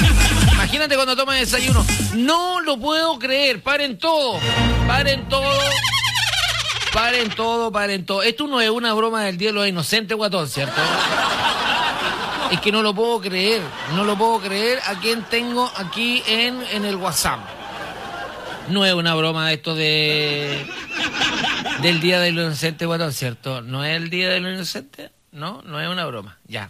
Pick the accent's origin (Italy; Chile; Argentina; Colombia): Chile; Valparaíso; Yo soy de Valparaíso, estoy tomándome un rico desayuno, amanecí bien